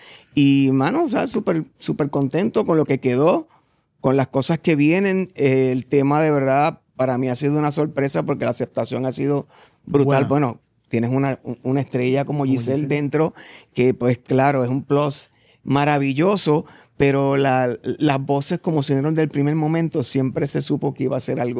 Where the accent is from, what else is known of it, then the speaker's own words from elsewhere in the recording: Puerto Rico; now in Argentina; soy puertorriqueño, pero hago música en Argentina.